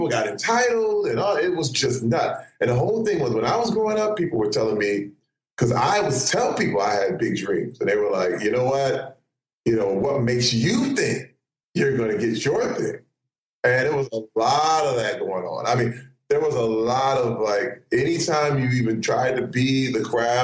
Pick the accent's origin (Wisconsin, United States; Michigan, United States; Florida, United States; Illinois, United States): Michigan, United States; Flint; You know, let me tell you, people think it's the worst thing growing up in Flint. No, it's the best thing, because I actually saw what these people were talking about and where they ended up.